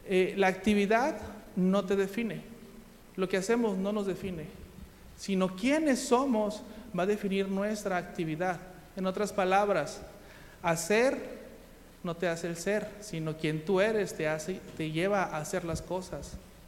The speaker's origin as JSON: {"language": "Spanish", "country": "Argentina", "accent": "Argentine", "said": "Si sos, iba a hablar como argentino."}